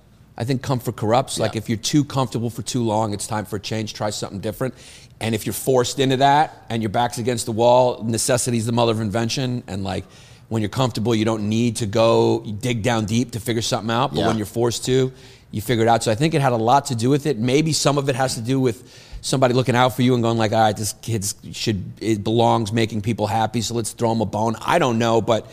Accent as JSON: {"language": "English", "town": "New York City", "region": "New York", "country": "United States", "tie": "born or raised there", "said": "See, I'm from New York, so."}